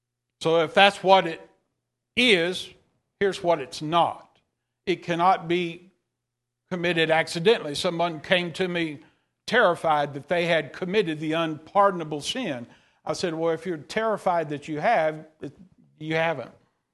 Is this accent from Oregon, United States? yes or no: no; Texas, United States; I'm from East Texas, and I learned that at an early age.